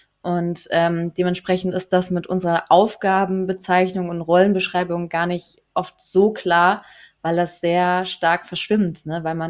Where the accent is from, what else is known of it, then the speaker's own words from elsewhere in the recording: Berlin, Germany; Ich bin selber Berlinerin.